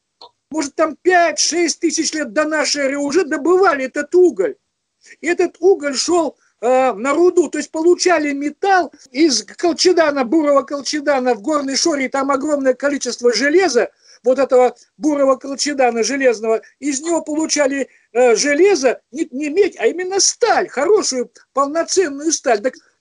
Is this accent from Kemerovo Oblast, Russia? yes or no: yes; Kemerovo Oblast, Russia; Кемеровскую область, вот я там вырос в Кемеровской области